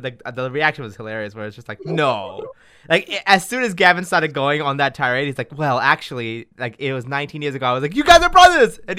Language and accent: English; Japan; Like, I grew up in Japan. I love anime, you know